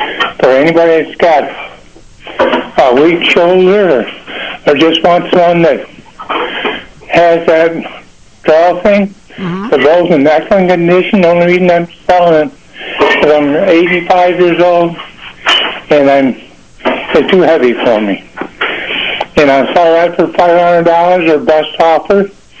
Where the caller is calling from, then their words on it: Bath, New York, United States; I'm calling from Bath, New York.